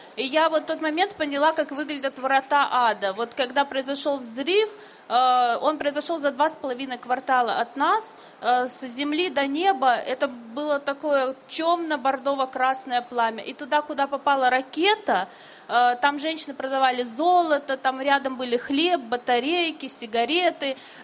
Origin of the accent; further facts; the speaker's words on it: Grozny, Chechnya, Russia; находились в момент этого страшного взрыва у меня на родине, в городе Грозном